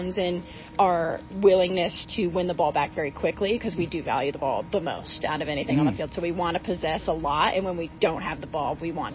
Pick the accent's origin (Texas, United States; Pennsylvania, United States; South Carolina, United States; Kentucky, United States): South Carolina, United States; also born or lived in Portland, United States; so I'm from South Carolina, so there were no mountains. I'm from the coast, so I grew up on the beach.